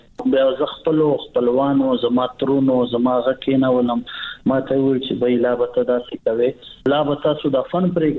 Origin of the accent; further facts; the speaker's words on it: Bannu, Khyber Pakhtunkhwa, Pakistan; also born or lived in Quetta; بنو کې پیدا شوی ما په بنو کې لوی شوی ما پلار زمونږ د نیکانو جایدادونه ټول بنو کې دي.